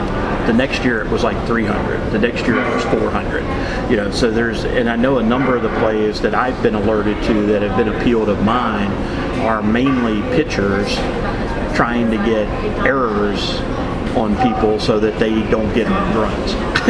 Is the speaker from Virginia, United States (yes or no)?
yes; Virginia, United States; I grew up in Northern Virginia. I can remember the Washington Senators.